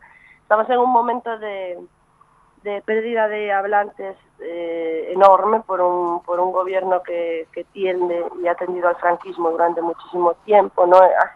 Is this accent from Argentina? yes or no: no; Galicia, Spain; yo me crié en el campo, me eduqué en la música tradicional de mi país, de Galicia, me eduqué en los instrumentos tradicionales y en la danza tradicional de mi pueblo